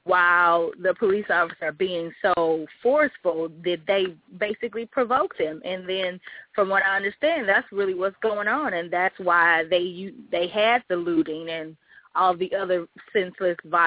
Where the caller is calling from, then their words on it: Memphis, Tennessee, United States; I'm calling from Memphis, Tennessee.